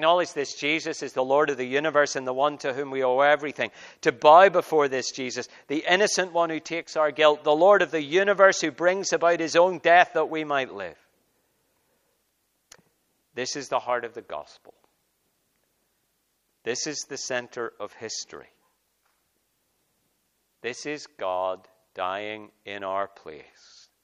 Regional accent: Northern Ireland, United Kingdom; I come from Northern Ireland, as you know, where former terrorists are now in government.

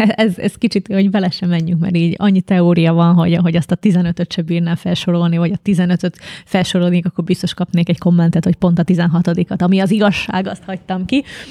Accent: Šamorín, Trnava Region, Slovakia; én Somorján születtem, és Somorján jártam a magyar tanítási nyelvű általános iskolába, és aztán a város másik szélére a magyar gimnáziumba, és utána kezdtem el művészettörténetet tanulni Nagyszombatban.

